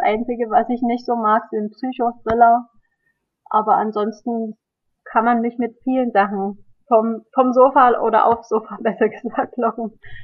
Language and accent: German; Germany; Ich bin ja als Kind in der DDR aufgewachsen.